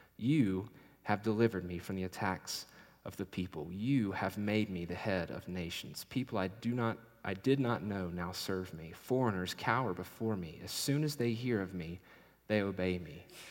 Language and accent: English; Appalachia, United States; accent: Appalachian; hospital, but I was raised right there on that mountain. That's my mountain, and I was slipping into my Appalachian accent and bragging on my hometown.